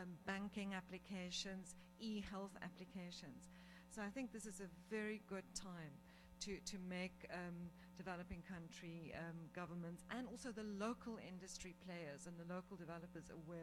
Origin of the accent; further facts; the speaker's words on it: South Africa; from South Africa, from APC.